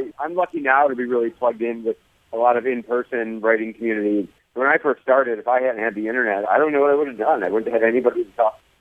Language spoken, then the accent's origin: English; Michigan, United States; I grew up in Michigan. I lived in Michigan my whole life until this past year.